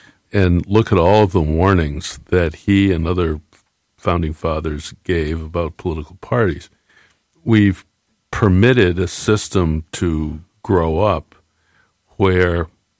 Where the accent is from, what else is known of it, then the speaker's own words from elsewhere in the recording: Bangor, Maine, United States; grew up in Bangor, and, you know, it was, I think, the most formative part of my growing up was not just growing up in Bangor, but it was working with and for Mainers like Ed Muskie.